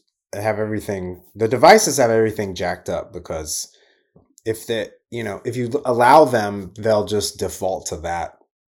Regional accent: Lubbock, Texas, United States; I growing up in Lubbock, I didn't know anything about the South.

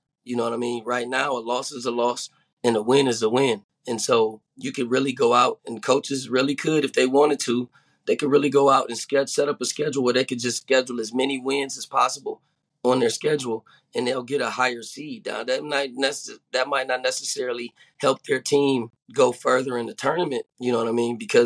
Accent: Toledo, Ohio, United States; I grew up in Toledo, went to St. Francis de Sales High School.

